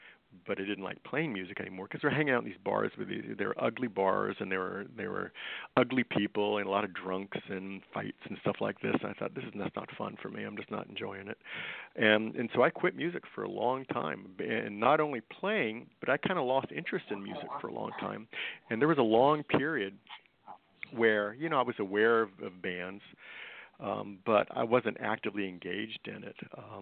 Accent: Tampa, Florida, United States; I grew up in Tampa, Florida, I don't know that our family was particularly, well, we weren't musical.

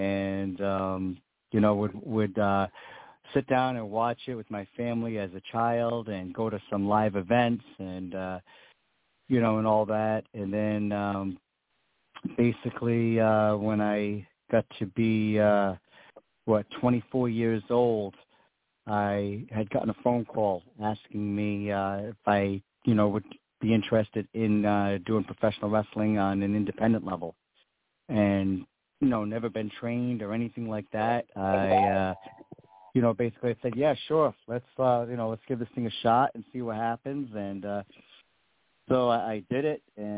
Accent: Rhode Island, United States; And I found a really good school back in my home state of Rhode Island at the time.

